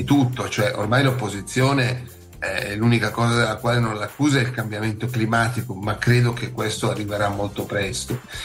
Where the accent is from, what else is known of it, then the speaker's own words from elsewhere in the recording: Switzerland; sono svizzero e quindi non devo fare il tipo per nessuno